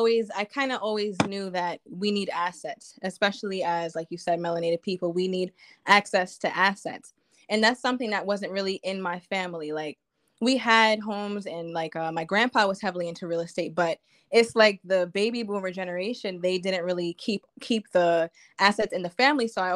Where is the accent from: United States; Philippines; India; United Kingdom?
United States; Long Island, New York; I'm from Long Island. I'm a teacher. Yeah. Shout out to Long Island.